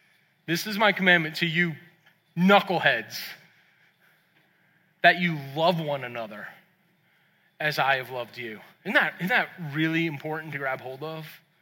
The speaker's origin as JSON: {"language": "English", "town": "Boston", "region": "Massachusetts", "country": "United States", "said": "I'm an Irishman from Boston."}